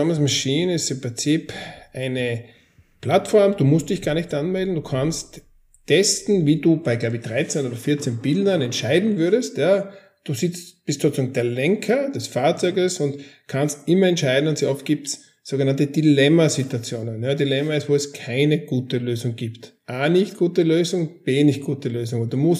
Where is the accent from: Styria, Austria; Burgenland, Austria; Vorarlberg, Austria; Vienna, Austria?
Styria, Austria; Graz; Ich habe als Jugendlicher in Graz aufgewachsen, in der Steiermark südlich in Österreich, und habe dort auch maturiert in Informatik.